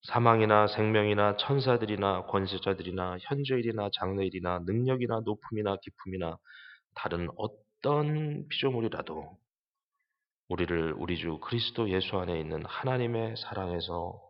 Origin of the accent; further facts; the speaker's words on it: South Korea; 역시 저도 한국 사람이에요.